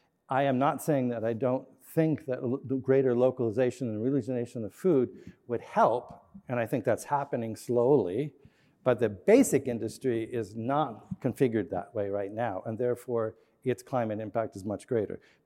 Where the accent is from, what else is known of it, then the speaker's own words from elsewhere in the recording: Montana, United States; I come from Montana, and we still have bison, lots of bison in Montana.